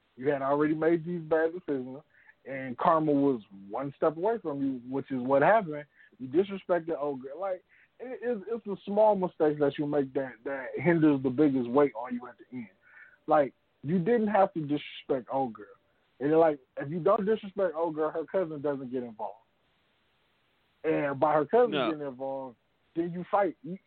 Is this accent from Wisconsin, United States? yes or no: yes; Milwaukee, Wisconsin, United States; Watching that movie and seeing what happens in these streets now, it's like growing up in Milwaukee.